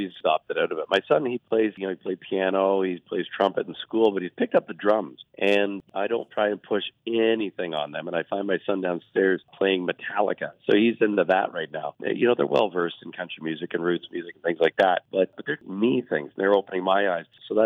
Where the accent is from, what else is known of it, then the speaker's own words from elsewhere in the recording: Camrose, Alberta, Canada; also born or lived in Ontario; I grew up just outside of Camrose, so country music wasn't just a part of our life. It was a way of life. I remember when we moved back to Ontario